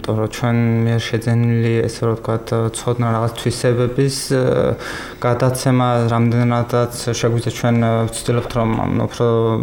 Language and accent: Georgian; Kvemo Kartli, Georgia; გარდაბნის რაიონი მოღანლოდან ვარ სოფლიდან